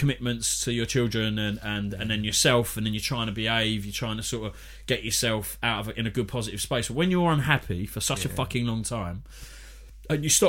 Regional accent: London, United Kingdom; because I was from East London and my family were from Bethnal Green and everything.

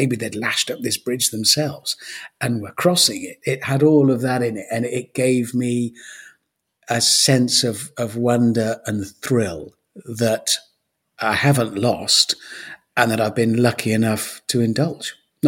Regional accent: Birmingham, West Midlands, United Kingdom; when I was a kid growing up in Birmingham

